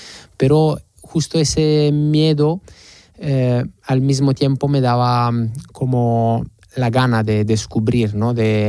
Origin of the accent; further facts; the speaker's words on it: Turin, Piedmont, Italy; Spanish is a second language; Yo soy de Torino, del norte de Italia, y he tenido la suerte de pasar los veranos al mar en Liguria con mis abuelos.